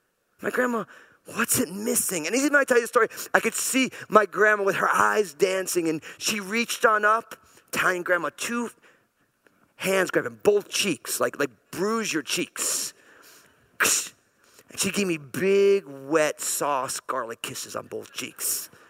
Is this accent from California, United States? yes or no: no; New Jersey, United States; So I'm all Italian from New Jersey. My whole family came out of New York. We lived in New Jersey because they couldn't afford to buy a house in New York when I was a little kid.